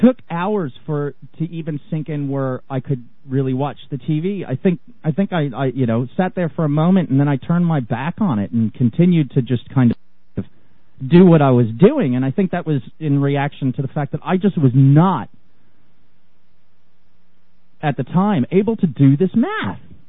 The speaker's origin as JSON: {"language": "English", "region": "New Jersey", "country": "United States", "tie": "born or raised there", "moved": "as an adult", "lives_now": "overseas", "said": "I'm an American that's living overseas."}